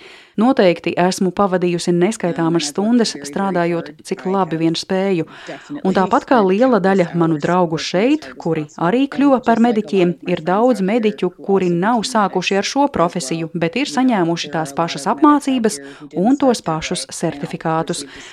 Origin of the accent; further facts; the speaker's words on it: United States; Latvian is a second language; esmu amerikāniete, kura sniedz palīdzību Ukrainā